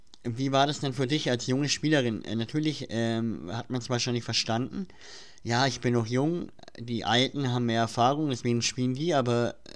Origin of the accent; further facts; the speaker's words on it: Germany; das sage ich als Deutscher